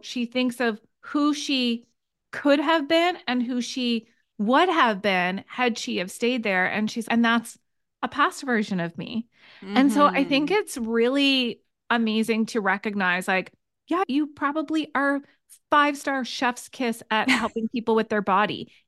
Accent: Nova Scotia, Canada; this resonates with me because I'm from Nova Scotia, how your heart is split in half

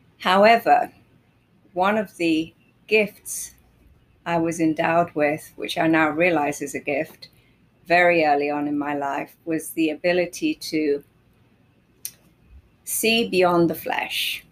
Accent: London, United Kingdom; also born or lived in Norway; I was born in London, and I had my father was Norwegian, my mother was English, and I was educated and had my childhood

